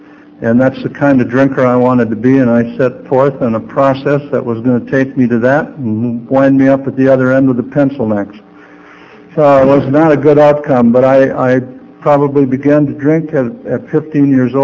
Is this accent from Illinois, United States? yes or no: no; Eau Claire, Wisconsin, United States; But I grew up in Eau Claire, and I did a little bit of drinking, and I went to high school there.